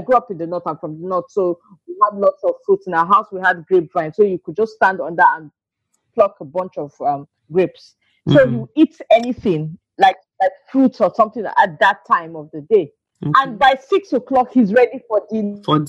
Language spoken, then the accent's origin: English; Zaria, Kaduna State, Nigeria; I grew up in Zaria. And from Zaria to Kaduna by road, driving is 45 minutes.